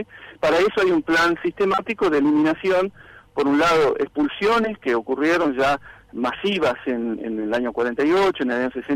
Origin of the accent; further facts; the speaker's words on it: Tucumán, Argentina; Soy tucumano, soy profesor universitario de la Universidad Nacional de Tucumán y trabajo también en el CONICET